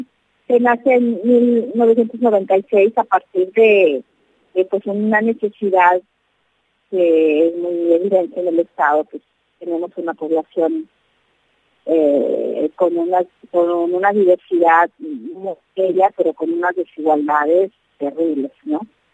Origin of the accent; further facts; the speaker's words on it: Chiapas, Mexico; soy chiapaneca, también vengo de una situación pues bastante semejante.